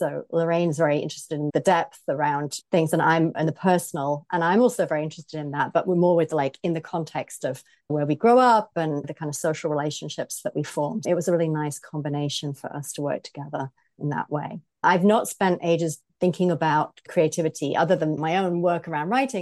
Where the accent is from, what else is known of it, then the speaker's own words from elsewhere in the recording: England, United Kingdom; moved away as an adult; now in United States; I am British, as you can probably hear from my voice. So I grew up in the Midlands of Britain, and I lived there well into adulthood, well in the north of England, and worked there, and then moved to the US about 17 years ago now.